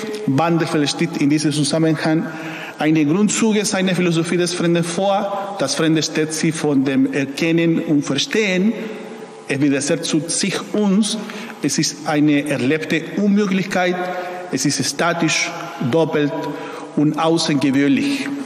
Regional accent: Chile; German is a second language; Und bei uns in Chile, in unserer Umgangssprache, das, was für mich sehr interessant.

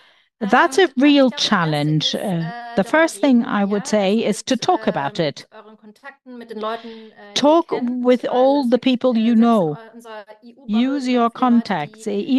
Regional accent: Baden-Württemberg, Germany; English is a second language; I'm from Baden-Württemberg, by the way, if you were interested or wondering.

